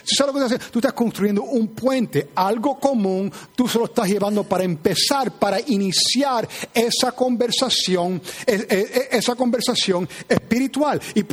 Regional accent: Cuba; cuando yo fui criada en Cuba, y cuando yo fui niña en el campo, cuando yo estaba corriendo descalza

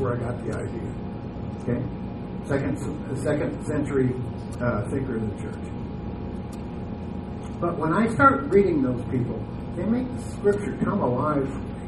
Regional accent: Omaha, Nebraska, United States; You know, I came from Omaha, which has a huge Russian population, huge Jewish population.

